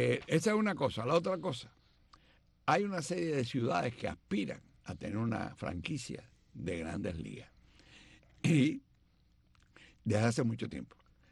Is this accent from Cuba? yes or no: yes; Cuba; moved away; me fui hace muchos años de Cuba. Y nunca he sido más cubano que ahora.